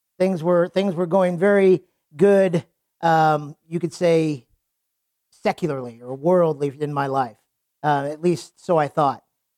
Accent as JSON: {"language": "English", "town": "Wichita", "region": "Kansas", "country": "United States", "tie": "born or raised there", "also_born_or_lived": "Texas", "said": "I grew up in Wichita, left three times, moved away three times. God moved me back three times."}